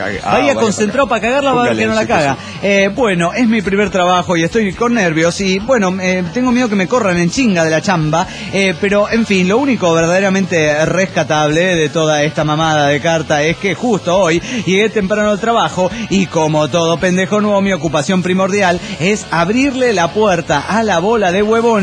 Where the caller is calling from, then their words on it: Asunción, Paraguay; de Asunción del Paraguay.